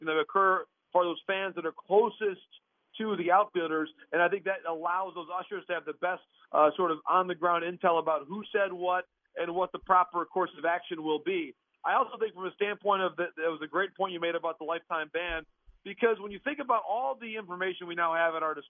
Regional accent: Midwest, United States; I would tell you, as a Midwesterner, we are very well practiced at making the most

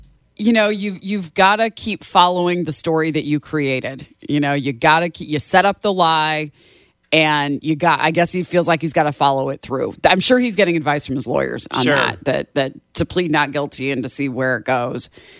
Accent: Chicago, Illinois, United States; given that I'm from Chicago, and that's the oddball in the study

